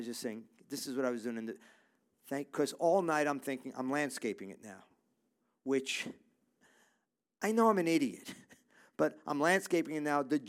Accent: Brooklyn, New York, United States; that's not manly, and I'm from Brooklyn.

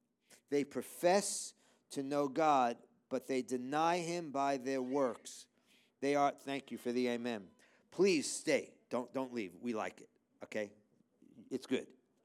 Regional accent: New York City, New York, United States; Just remember, I am a person that was born and raised in New York City.

